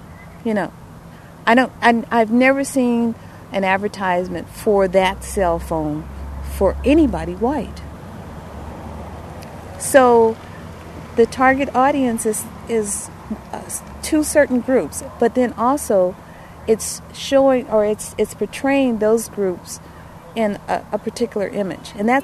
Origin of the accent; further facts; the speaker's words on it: Kansas City, Missouri, United States; also born or lived in Jefferson City, United States; I come from Kansas City, so, and I left from Jefferson City, which was 36,000 people, to Atlanta, a place I've always wanted to move.